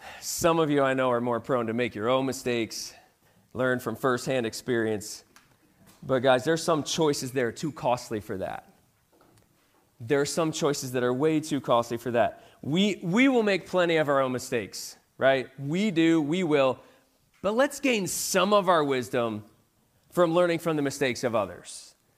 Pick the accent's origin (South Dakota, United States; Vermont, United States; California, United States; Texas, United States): Vermont, United States; But growing up in Vermont, one of my favorite things to do was go sledding.